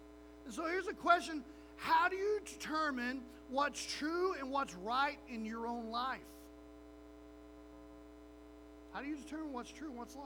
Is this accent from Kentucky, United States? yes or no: no; Oklahoma, United States; Growing up in Oklahoma, we went to Turner Falls Youth Camp.